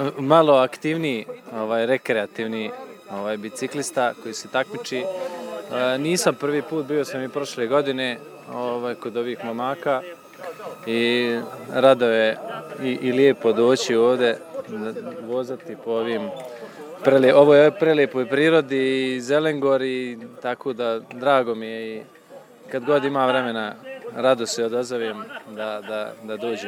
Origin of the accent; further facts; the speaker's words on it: Banja Luka, Republika Srpska, Bosnia & Herzegovina; Jeste, ja dolazim iz Banja Luke.